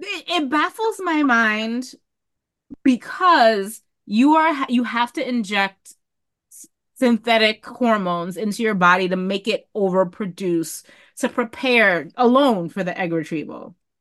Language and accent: English; New York City, New York, United States; I grew up in New York City